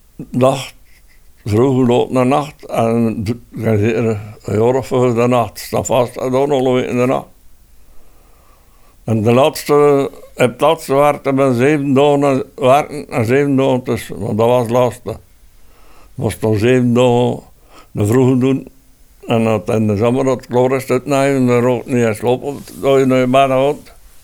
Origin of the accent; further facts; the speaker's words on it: Oedelem, Flanders, Belgium; Ik ben van Poekmoest, afkomstig van Oedelum. 91 jaar. En het zijn hier 3 jaar.